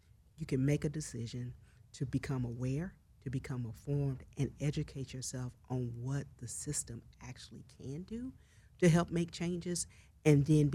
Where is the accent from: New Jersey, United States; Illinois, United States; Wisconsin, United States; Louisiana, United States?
Louisiana, United States; Grambling; now in Atlanta, United States; So for me, I'm originally from Grambling, Louisiana. I've been in Atlanta now, actually 19 years this week.